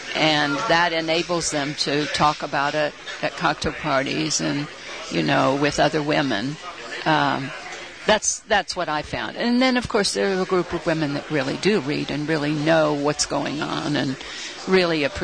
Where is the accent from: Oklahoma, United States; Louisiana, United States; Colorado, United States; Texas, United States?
Louisiana, United States; Shreveport; also born or lived in Cleveland, Ohio; Cleveland, Ohio, and then Shreveport from the time I was 11. Shreveport in Louisiana.